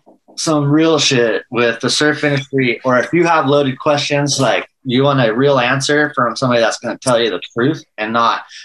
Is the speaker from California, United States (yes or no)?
yes; Apple Valley, California, United States; born there; also born or lived in Santa Barbara / San Diego; I finished high school there. I'm not originally from there. No, I was born in Apple Valley, like by Big Bear.